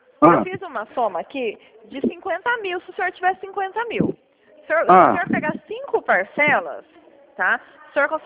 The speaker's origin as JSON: {"language": "Portuguese", "region": "São Paulo", "country": "Brazil", "said": "Eu sou de São Paulo."}